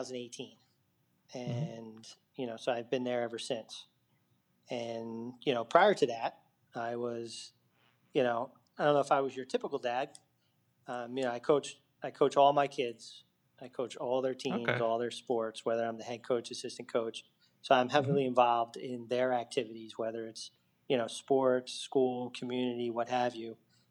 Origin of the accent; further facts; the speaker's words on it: Washington Township, New Jersey, United States; I'm originally from Washington Township, New Jersey, which is South Jersey, okay. 20 minutes outside of Philadelphia.